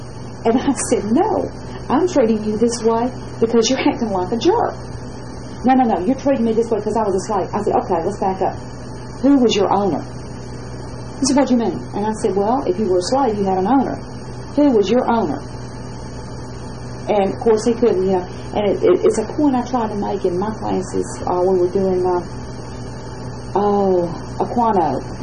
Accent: Boaz, Alabama, United States; Where I grew up in Boaz, you know, we didn't have separate drinking fountains. Heck, we didn't even have drinking fountains.

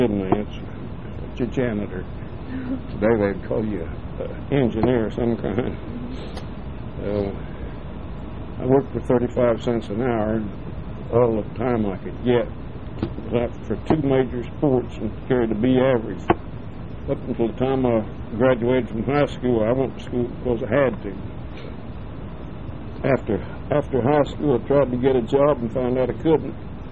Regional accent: Illinois, United States; born there; I was born in Illinois.

